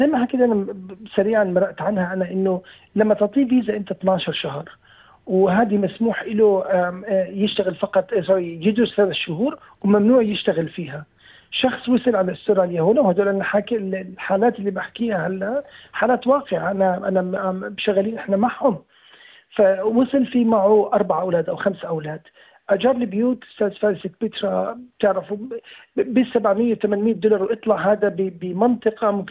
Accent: Palestine; بيأثر علي هذا الموضوع مش كفلسطيني ولكن كبني كإنسان بيأثر علي.

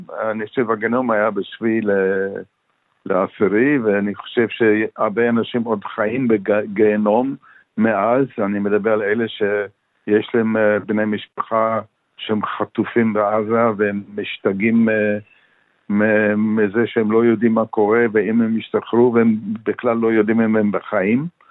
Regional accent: Namibia; now in Kfar Aza, Israel; אני נולדתי בנמיביה, משפחה יהודים שעזבו את גרמניה ברגע האחרון בהתחלת השואה, והתיישבו בנמיביה, ושם נולדתי והתחנכתי, ועליתי

